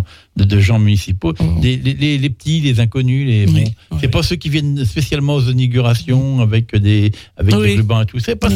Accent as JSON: {"language": "French", "town": "Île d'Yeu", "region": "Pays de la Loire", "country": "France", "said": "il y a chez nous à l'Île-Dieu, on a des gens qui sont pas connus ailleurs, mais que nous on reconnaît chez nous"}